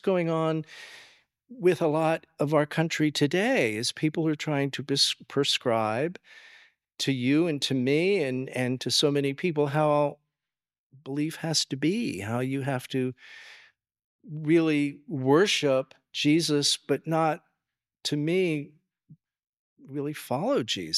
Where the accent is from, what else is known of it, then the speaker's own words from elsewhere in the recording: Washington, District of Columbia, United States; I grew up in Washington, D.C., and there's always a celebration going on for something somewhere that is patriotic.